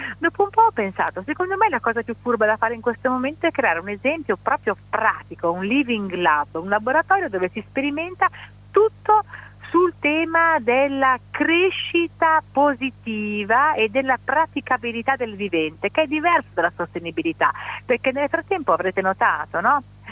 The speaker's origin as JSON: {"language": "Italian", "region": "Liguria", "country": "Italy", "tie": "born or raised there", "said": "E quindi bisognava trovare il modo per creare una comunità di persone che includesse i turisti che di solito tornavano poi da noi nel mio paese in Liguria tutti gli anni."}